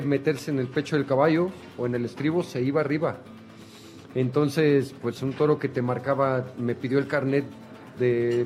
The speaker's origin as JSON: {"language": "Spanish", "country": "Mexico", "tie": "born there", "said": "pero yo nací en México y he toreado siempre el toro mexicano."}